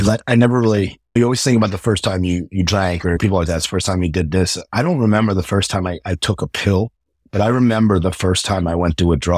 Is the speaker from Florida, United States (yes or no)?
yes; Boca Raton, Florida, United States; South Florida. Grew up in South Florida my whole life. Yeah, yeah. Went to school. Went to Boca Raton High School. Like everyone knows Boca is like this rich town.